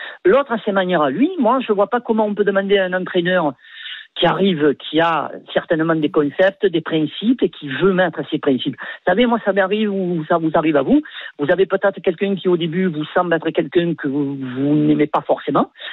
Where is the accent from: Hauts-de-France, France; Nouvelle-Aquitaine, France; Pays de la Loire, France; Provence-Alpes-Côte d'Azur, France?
Provence-Alpes-Côte d'Azur, France; Marseille; nous, en tant que Marseillais